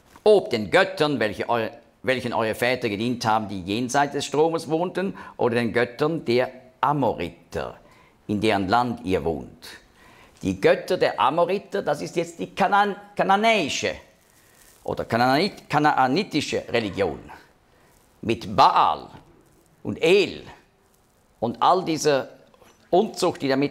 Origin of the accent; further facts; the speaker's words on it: Zurich, Switzerland; accent: Zurich dialect; Da habe ich es auch verstanden, in meinem Zürcher Dialekt.